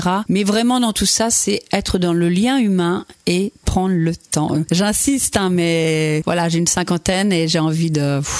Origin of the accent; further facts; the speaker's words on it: Saint-Léonard-des-Bois, Pays de la Loire, France; moi je suis originaire de Saint-Léonard-des-Bois